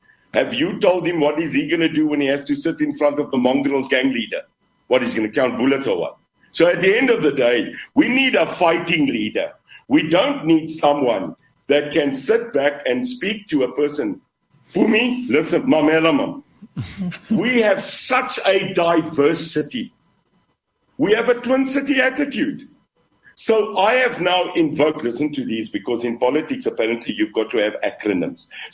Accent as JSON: {"language": "English", "town": "Khayelitsha", "region": "Western Cape", "country": "South Africa", "said": "I come from Khayelitsha. I know Mitchell's Plain, and I also know Bishop. I know it. Cape Town, Brett, is our city."}